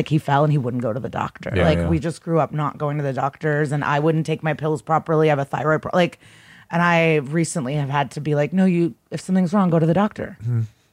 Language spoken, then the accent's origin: English; Odesa, Odesa Oblast, Ukraine; English is a second language; now in United States; Odessa. We're from Odessa on the Black Sea. Yeah. But we've lived in the States now since the 90s